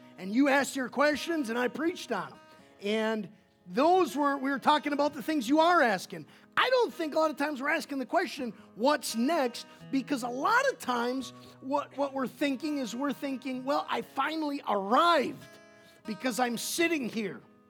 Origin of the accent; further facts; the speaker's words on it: Wisconsin, United States; I grew up in Wisconsin, and so we actually heated our house with wood.